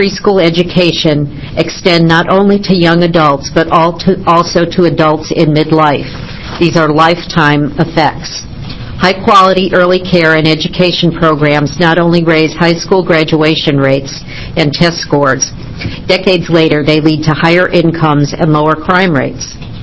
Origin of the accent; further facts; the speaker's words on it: Eugene, Oregon, United States; I'm from Eugene, and actually, Senator Walker, you are my senator.